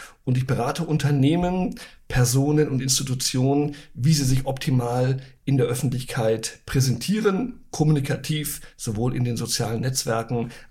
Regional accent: Celle, Lower Saxony, Germany; Meine Heimat ist die Welt. Ich stamme aber aus Celle in Niedersachsen.

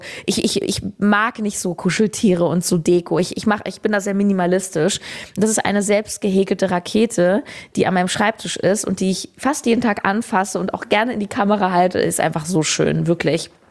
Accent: Berlin, Germany; deswegen kann es nur Berlin werden, meine Heimat.

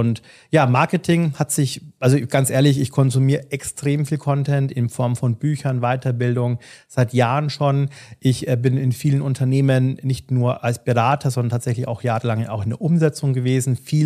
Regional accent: Bavaria, Germany; ich komme ja aus Bayern

